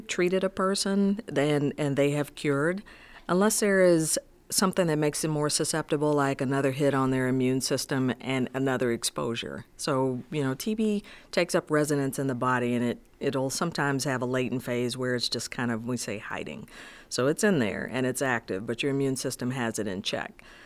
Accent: Houston, Texas, United States; I remember having a conversation with my mom, and I grew up in Houston, and there was a big Sears and Roebuck downtown on Main Street.

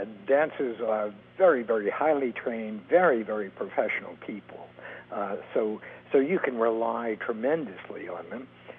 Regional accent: Queens, New York, United States; I grew up in Queens. I was a guy who was chased, and I used to chase other people. That's how we used to do things on the streets of Queens.

